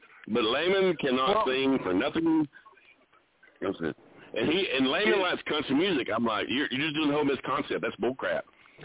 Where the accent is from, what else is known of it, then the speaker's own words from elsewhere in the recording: Odessa, Texas, United States; I grew up in Texas, in West Texas, in Odessa.